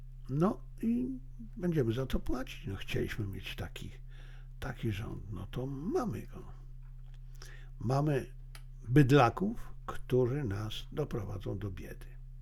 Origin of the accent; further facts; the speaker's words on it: Zabrze, Silesian Voivodeship, Poland; To jest akurat coś, co ja pamiętam z młodości, z dzieciństwa. To był standard u nas na Śląsku. Nie wiem, jak było to gdzie indziej, ale na Śląsku, w Zabrzu, to był standard, że nie było energii